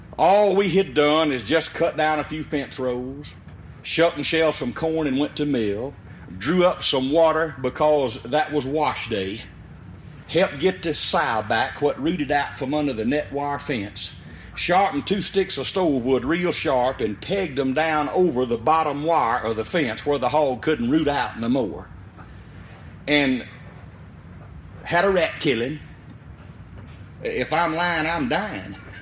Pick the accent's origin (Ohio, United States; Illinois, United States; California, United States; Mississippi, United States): Mississippi, United States; Liberty; First of all, I want you to know that I come from Route 4, Liberty, Mississippi. Now, that's 12 miles west of Macomb, Mississippi, 65 miles due northeast of Baton Rouge, Louisiana, and 116 miles due north of New Orleans, Louisiana.